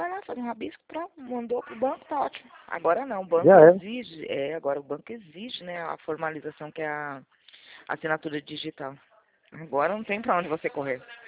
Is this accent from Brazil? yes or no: yes; Northeast Region, Brazil; porque eu sou nordestina, sabe?